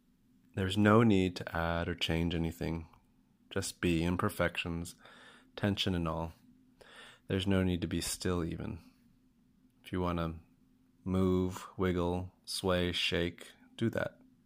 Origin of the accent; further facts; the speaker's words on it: New York City, New York, United States; I'm from New York City, USA.